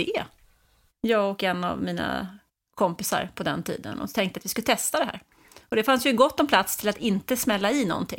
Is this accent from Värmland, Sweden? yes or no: no; Stockholm, Stockholm County, Sweden; Jag är uppvuxen i Stockholm.